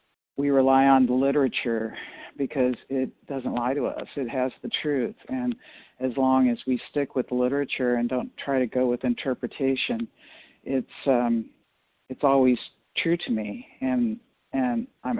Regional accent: Washington, United States; I'm from Washington State.

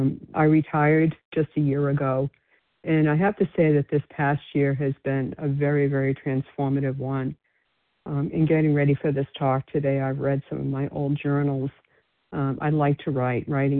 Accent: New England, United States; My husband and I moved to Florida a couple of years ago. We're originally from New England.

